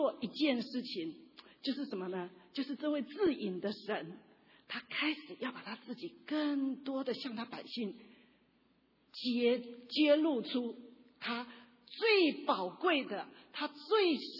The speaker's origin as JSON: {"language": "Chinese", "country": "China", "said": "特别是我们中国人，好，那就是因为我们中国人将来很含蓄"}